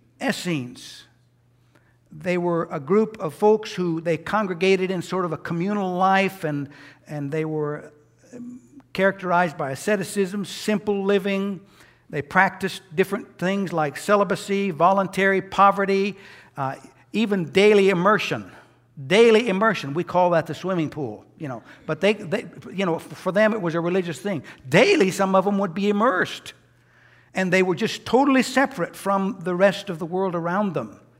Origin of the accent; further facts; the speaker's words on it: United States; I'm an American. I'm a nationalist. I love my country.